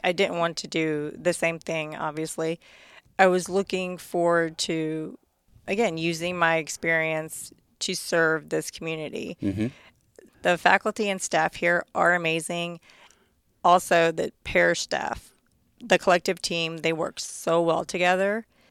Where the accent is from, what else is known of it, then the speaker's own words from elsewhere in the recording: Chicago, Illinois, United States; born there; Well, I was born in Chicago, so I can kind of get a little bit of it.